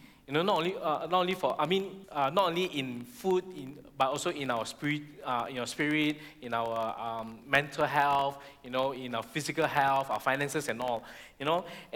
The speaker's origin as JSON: {"language": "English", "country": "Malaysia", "said": "who I am as a Malaysian."}